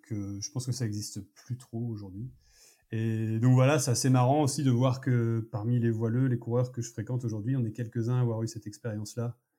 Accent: Paris, Île-de-France, France; born there; je suis vraiment pas issu d'une famille de marins, plutôt d'Auvergnat, et je suis né à Paris

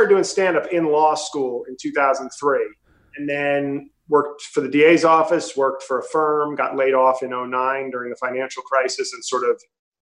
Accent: New York City, New York, United States; now in New Jersey, United States; I'm from New York City, but I now live in Jersey, moved out of the city for the first time, you know, at 40.

